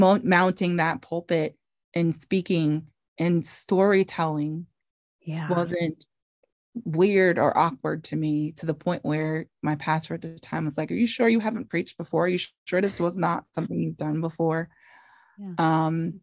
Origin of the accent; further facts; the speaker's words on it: Jamaica; now in United States; now have the accent where you can't tell I'm Jamaican